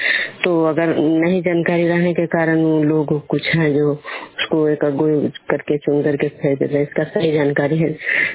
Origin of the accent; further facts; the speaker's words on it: Vishnupur, Bihar, India; मैं विष्णुपुर ग्राम खुजरा पंचायत नालंदा जिला नालंदा प्रखंड के निवासी हूँ।